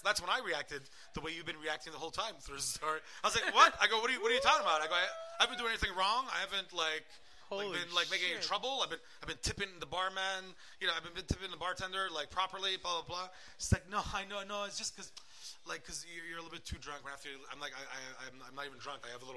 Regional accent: Montreal, Quebec, Canada; I'm from Montreal. In Montreal, you could be like smashed out of your brain, lying on the floor

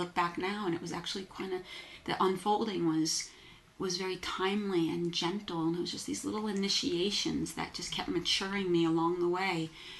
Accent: New Jersey, United States; moved away as an adult; now in New York City, United States; I grew up in New Jersey, moved to New York City when I was 18

